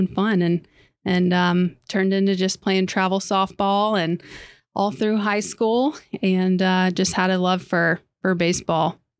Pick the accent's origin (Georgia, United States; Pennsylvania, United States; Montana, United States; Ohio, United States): Georgia, United States; Evans; Suburb of Augusta. So my parents moved us out to Georgia in the early 90s